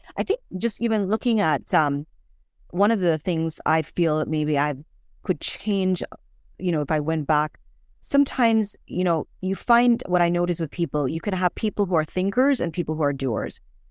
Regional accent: Jamaica; growing up in Jamaica, most of us grew up very entrepreneurial.

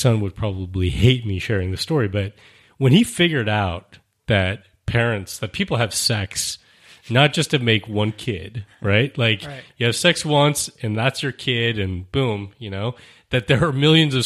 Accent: Israel; Although growing up in Israel, you know, I think that I was exposed to this sense of risk out there.

